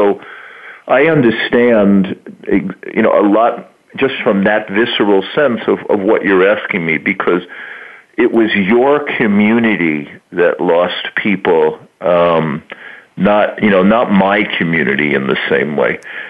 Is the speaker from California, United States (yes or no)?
no; Long Island, New York, United States; I grew up in Long Island, and I lived out here when the World Trade Center attacks happened.